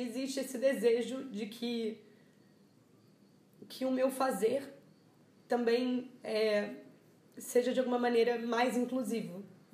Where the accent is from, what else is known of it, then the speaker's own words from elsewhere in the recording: Rio de Janeiro, Brazil; eu venho da Zona Oeste do Rio de Janeiro, de Santa Cruz.